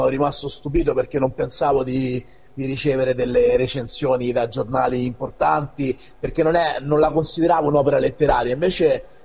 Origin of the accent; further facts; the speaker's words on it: Rome, Lazio, Italy; Amo Roma, il posto dove sono nato.